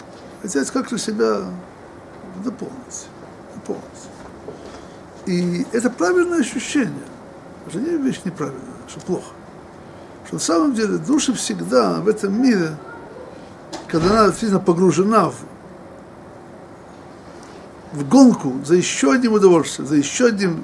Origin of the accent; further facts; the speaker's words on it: Odesa, Odesa Oblast, Ukraine; moved away as an adult; когда я родом из Одессы, уехал, мне было 19 лет